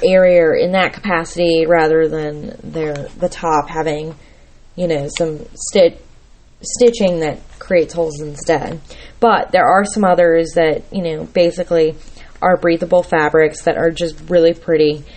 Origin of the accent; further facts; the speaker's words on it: Florida, United States; I'm from Florida, y'all. Born, raised. I lived there for 27 years of my lifetime. I lived on the beach for at least 10 years.